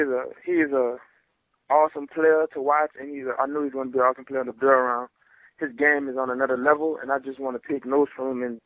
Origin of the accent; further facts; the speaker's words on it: New Orleans, Louisiana, United States; I grew up in the Cutoff in Algiers, west bank of New Orleans.